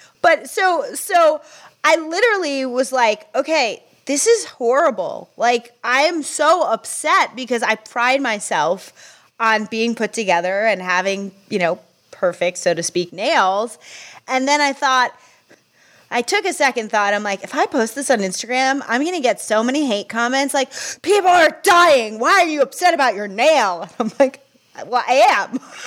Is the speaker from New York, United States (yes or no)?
yes; New York, United States; Well, I'm ballsy. I'm from New York. I say it like it is.